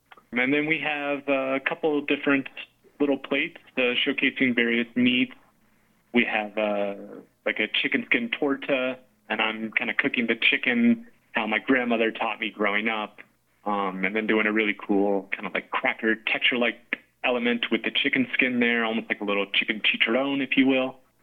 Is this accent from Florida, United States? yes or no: yes; Florida, United States; now in Breckenridge, United States; I got my start kind of more so over in Florida, you know, and I grew up in Florida.